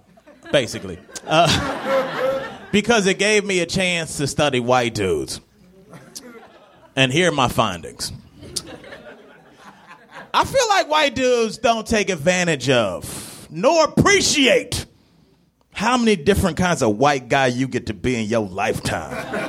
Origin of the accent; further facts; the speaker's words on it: Cleveland, Ohio, United States; And I'm from Cleveland originally.